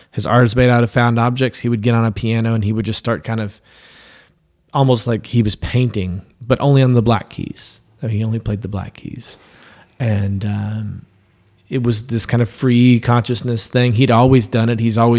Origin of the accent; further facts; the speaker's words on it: Lexington, Kentucky, United States; I wanted to do it from my hometown, Lexington, Kentucky, down to Bonnaroo Music Festival in Tennessee.